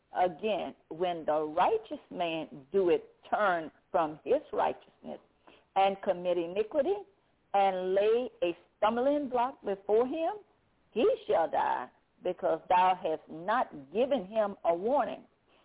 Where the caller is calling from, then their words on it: Baton Rouge, Louisiana, United States; I'm calling from Baton Rouge, Louisiana.